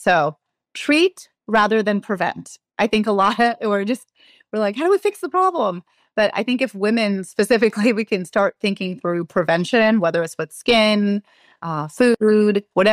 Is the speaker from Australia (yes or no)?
no; India; Oh, turmeric. I'm Indian.